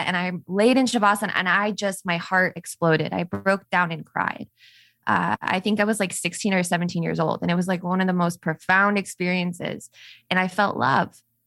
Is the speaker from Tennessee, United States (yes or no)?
no; Las Vegas, Nevada, United States; because I didn't really get to see, you know, anything else growing up in Las Vegas.